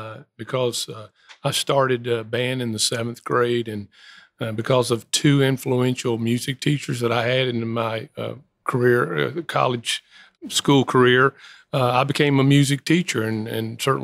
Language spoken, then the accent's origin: English; Georgia, United States; also born or lived in Montgomery, United States; I grew up in Georgia, yeah. South Georgia